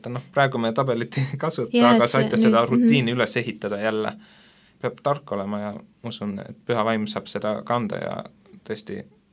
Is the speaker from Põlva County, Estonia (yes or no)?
yes; Põlva, Põlva County, Estonia; now in Tallinn, Estonia; Kui ma nüüd Tallinnasse tulin, ma läksin ka Tallinna Tehnikaülikooli õppima ja see oli üldsegi keskkonnamuutus, mina ise olen Põlvast, et siis Tallinn on minu jaoks üsnagi suur.